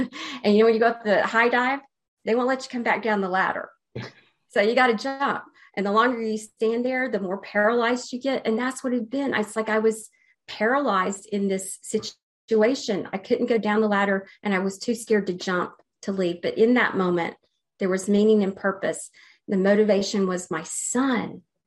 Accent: Alabama, United States; My religion was keeping me boxed in. I grew up in Alabama as the, in the Baptist church, and I was going to be the first person in my family to divorce.

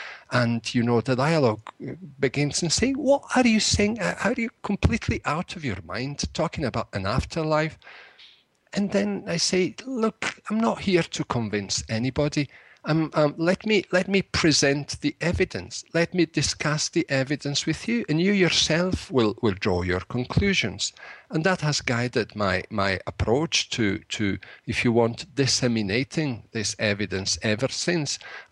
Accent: Glasgow, Scotland, United Kingdom; also born or lived in Italy; is an Italian name. But in fact, I'm a Glasgow boy. I'm an Italian from Glasgow.

